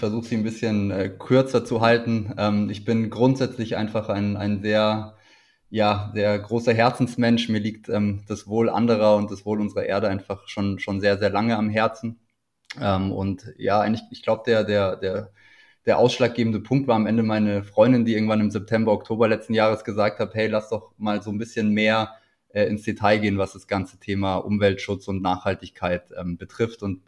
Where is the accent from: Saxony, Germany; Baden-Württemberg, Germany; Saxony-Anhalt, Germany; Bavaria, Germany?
Bavaria, Germany; Munich; born there; now in Berlin, Germany; Ich bin 32 Jahre alt, gebürtiger Münchner, lebe mittlerweile in Berlin